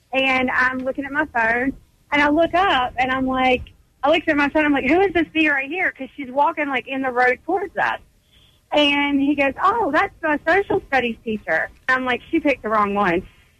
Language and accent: English; Charlotte, North Carolina, United States; And so, of course, I'm pissed, and I'm from Charlotte, and I'm like, okay.